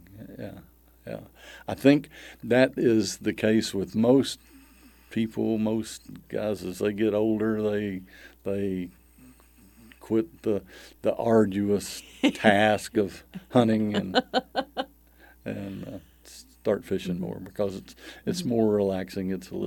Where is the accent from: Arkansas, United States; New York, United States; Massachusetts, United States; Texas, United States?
Arkansas, United States; Batesville; Batesville.